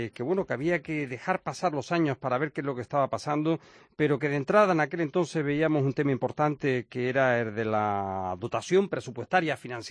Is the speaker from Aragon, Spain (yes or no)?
no; Canary Islands, Spain; y lo digo también como canario